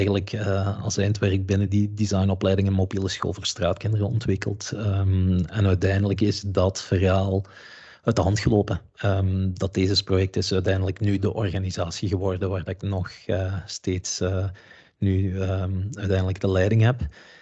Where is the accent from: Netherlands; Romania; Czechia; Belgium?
Belgium; Bilzen, Limburg; ik ben een Limburger van oorsprong, afkomstig uit Bilze.